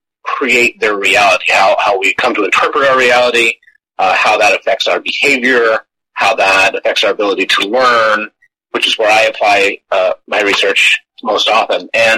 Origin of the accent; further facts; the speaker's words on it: Texas, United States; And I am from Texas, grew up in Texas, grew up on a ranch.